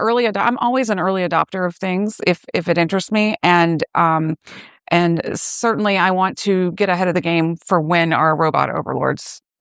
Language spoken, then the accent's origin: English; Tallahassee, Florida, United States; from Tallahassee, Florida.